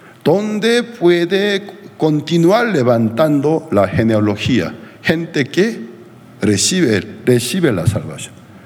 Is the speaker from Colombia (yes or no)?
no; Portugal; Spanish is a second language; Yo soy portugués, el príncipe del mar. Lo era juntamente con los españoles.